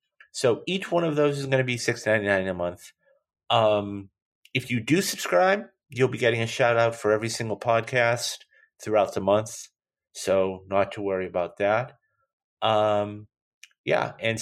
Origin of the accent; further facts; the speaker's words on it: Boston, Massachusetts, United States; I'm partial from Boston